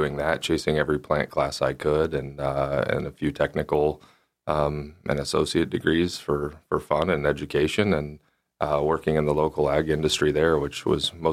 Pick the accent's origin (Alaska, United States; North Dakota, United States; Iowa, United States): Alaska, United States; I knew I wanted to come back to Alaska. I'm from Alaska, always will be from Alaska